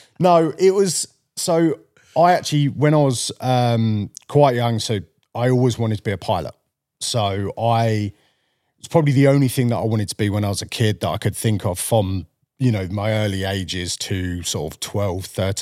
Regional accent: Southend, East of England, United Kingdom; also born or lived in Wales; But yeah, so I was born in Essex and grew up mainly around Essex.

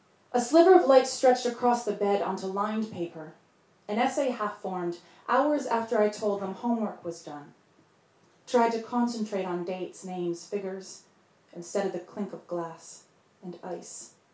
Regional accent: Edmonton, Alberta, Canada; I'm from Edmonton, Alberta, in Canada, and where I'm from, cities are very far from each other.

